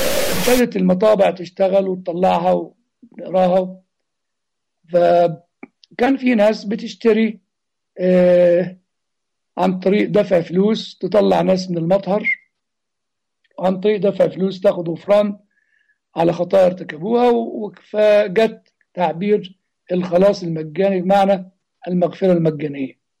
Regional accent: Egypt; عندنا في مصر تجد يعني مثلا كتابات الأب متى المسكين شيء، والوعظ تسمعه في الكنيسة مثلا

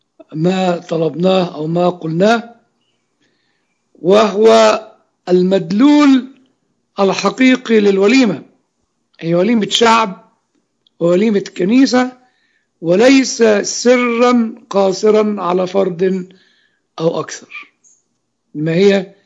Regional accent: Egypt; احنا عندنا في مصر ترجمتين

